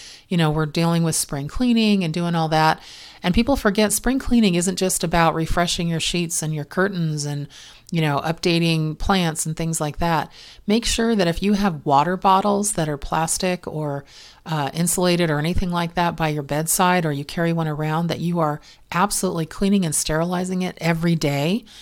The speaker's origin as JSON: {"language": "English", "country": "Ireland", "said": "I'm an Irish woman, which means I get lots of freckles"}